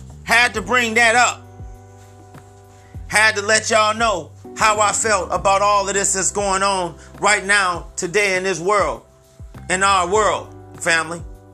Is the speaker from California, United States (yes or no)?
no; Chicago, Illinois, United States; I'm not from LA. I'm not from Ohio. I'm from Chicago.